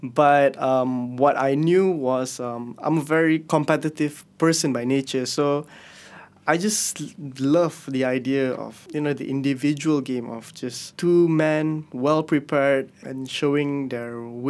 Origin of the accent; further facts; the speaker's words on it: Malaysia; now in Philippines; So for me, being a Malaysian, we are very comfortable.